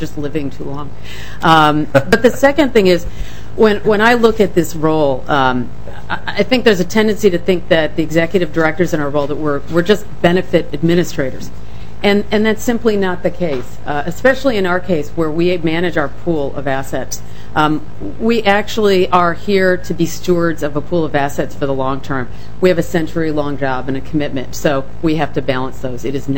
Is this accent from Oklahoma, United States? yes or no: no; Illinois, United States; I should probably just remind people I'm from Illinois, so I'm a Midwesterner and I'm okay.